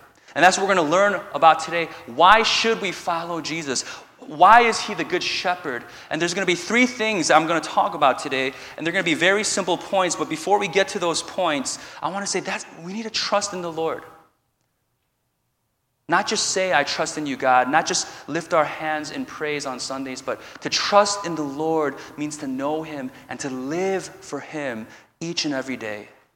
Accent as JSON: {"language": "English", "country": "United States", "tie": "born or raised there", "said": "growing up in America, we kind of start thinking about even our Christian lives as an individual walk."}